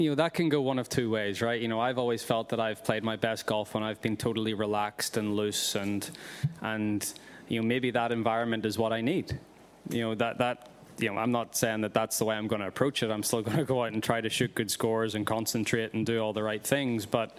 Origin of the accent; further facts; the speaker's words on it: Northern Ireland, United Kingdom; I grew up in a just outside Belfast